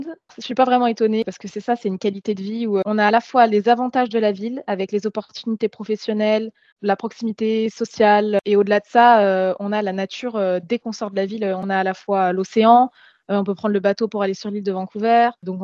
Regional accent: Provence-Alpes-Côte d'Azur, France; moved away as an adult; now in Canada; Là, ça fait 10 mois que je suis arrivée au Canada. Je viens de France, du sud-est de la France, à côté de Toulon.

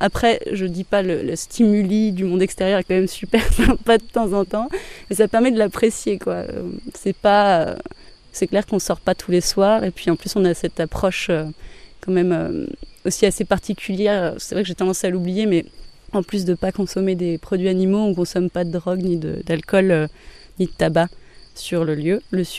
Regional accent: Paris, Île-de-France, France; Parce qu'à la base, je suis parisienne, mais j'avoue que cet isolement me convient bien.

